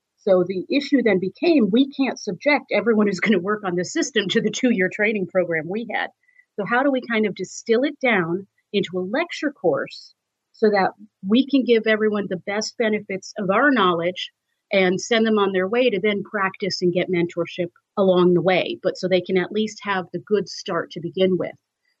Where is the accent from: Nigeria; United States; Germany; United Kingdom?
United States; New York City, New York; I'm from New York. My family's in New York.